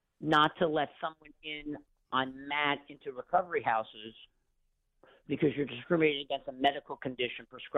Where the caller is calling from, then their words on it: New Jersey, United States; New Jersey, Monmouth County.